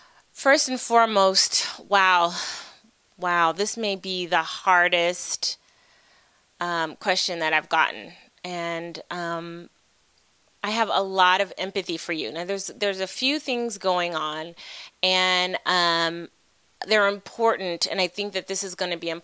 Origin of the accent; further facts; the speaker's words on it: San Diego, California, United States; I'm from San Diego but moved to another place near the San Francisco area.